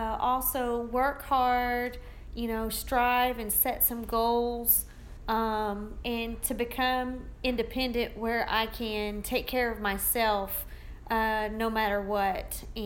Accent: Arkansas, United States; also born or lived in Spring Hill, Louisiana; I am originally from Arkansas. I was born in Spring Hill, Louisiana.

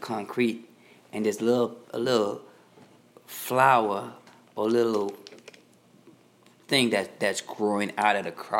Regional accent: Boston, Massachusetts, United States; I know nobody liked the Boston Celtics, but I was raised in Boston.

